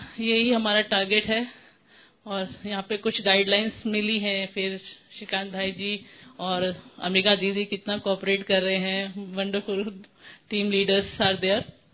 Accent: Delhi, India; मैं हिमाचल से नहीं हूँ, मैं दिल्ली से हूँ

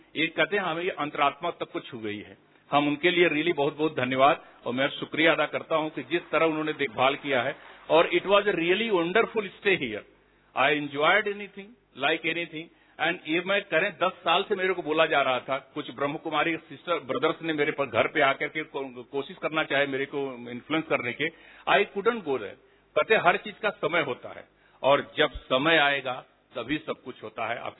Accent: Varanasi, Uttar Pradesh, India; Originally Banaras का रहने वाला हूं। अहमदाबाद में पिछले 3 साल से पोस्टेड था, रिसेंटली रिटायर्ड हुआ हूं।

